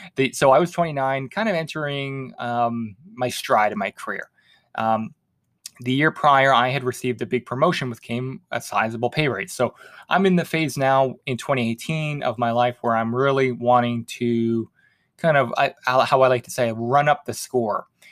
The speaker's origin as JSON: {"language": "English", "town": "Halifax", "region": "Nova Scotia", "country": "Canada", "tie": "born or raised there", "said": "in 2018, my wife and I bought our first rental property in my hometown of Halifax, which we rent out."}